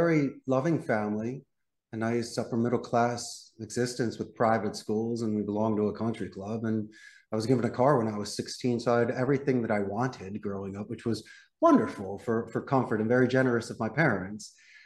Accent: Philadelphia, Pennsylvania, United States; No, I'm originally from Northeast Philadelphia. I graduated the proud Abington High School back in 91.

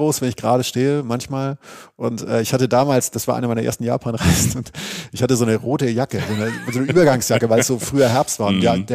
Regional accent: Northern Germany, Germany; da komme ich, der Leuchtturm aus Norddeutschland.

